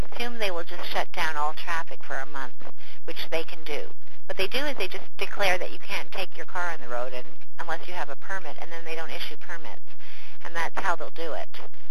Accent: Canada; And I think also that I'm Canadian, and I think that Canadians do apologize more readily than other nationalities.

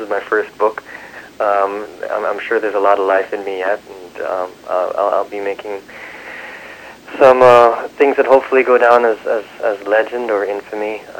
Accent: Canada; It was only then that I realized that, you know, being Canadian is multicultural, multifaceted, multilingual, and certainly there's a place for me as a Canadian.

